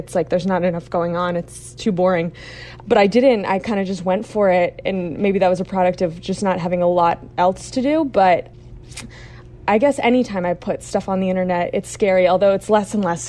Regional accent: Little Compton, Rhode Island, United States; So immediately I just felt like I didn't want to use the name of my town, Little Compton.

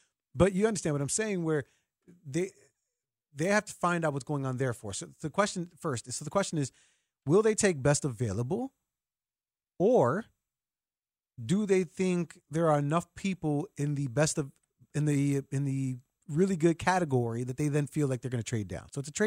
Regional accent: Chicago, Illinois, United States; And I'm a Chicagoan, so I know how that is.

